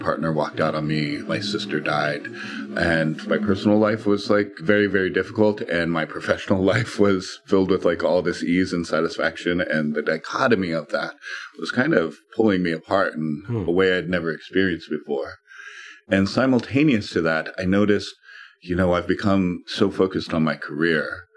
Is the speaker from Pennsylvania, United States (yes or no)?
no; New York City, New York, United States; I'm a New Yorker. I go to dinner. That's what I do for fun.